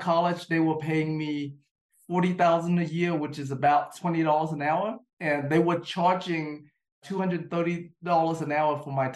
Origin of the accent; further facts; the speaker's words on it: Vietnam; now in United States; So growing up in Vietnam, Vietnam culture in general is very entrepreneur, very hustle